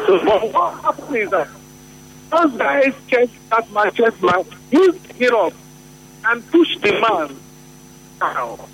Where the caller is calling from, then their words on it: Port Harcourt, Rivers, Nigeria; I'm calling from Port Harcourt.